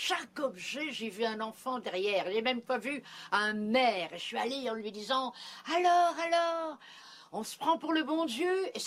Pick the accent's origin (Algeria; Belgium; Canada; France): Belgium; surréaliste puisque je viens de Belgique.